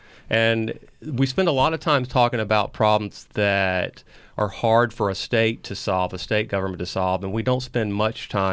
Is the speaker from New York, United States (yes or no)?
no; Liberty, Texas, United States; In my hometown of Liberty, I would not do that.